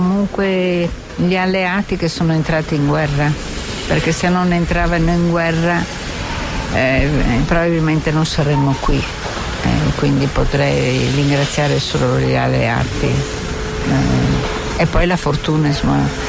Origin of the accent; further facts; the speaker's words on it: Russia; perché i russi, come russa